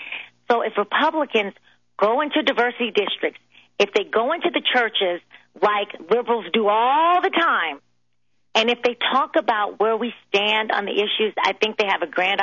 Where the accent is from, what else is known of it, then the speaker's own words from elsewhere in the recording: Mississippi, United States; Because I've worked in Washington, D.C., and I'm originally from Mississippi.